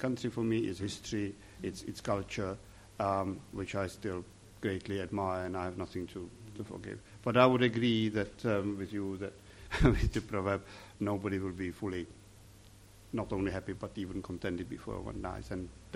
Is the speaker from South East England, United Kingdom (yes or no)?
no; London, United Kingdom; born there; I was born in London. I have nothing to either blame or forgive United Kingdom for. And in fact, I was very glad, very glad that England accepted me in 1969.